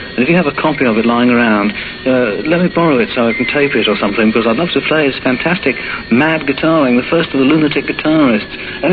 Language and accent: English; Chicago, Illinois, United States; I'm from Chicago, Illinois.